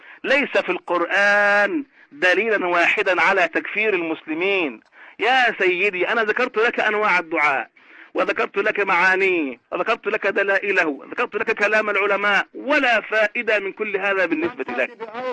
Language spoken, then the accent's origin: Arabic; Egypt; كما يقولون عندنا في مصر